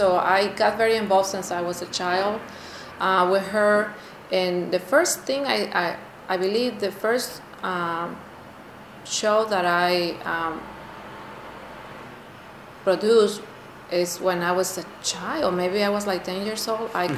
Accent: Reynosa, Tamaulipas, Mexico; I was born in Reynosa, Tamaulipas. Reynosa is a border town. Tamaulipas is the state in Mexico, the country. Tamaulipas is next to Texas. Reynosa is on the is a border town next to Hidalgo, Texas.

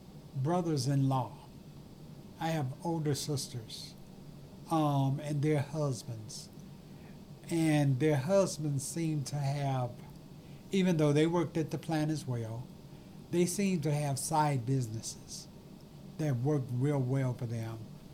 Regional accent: Detroit, Michigan, United States; I was born here in Detroit. Just east of here. Grew up in this area. Had relatives that stayed in the Brewster Projects. We lived just east of here, just across the tracks.

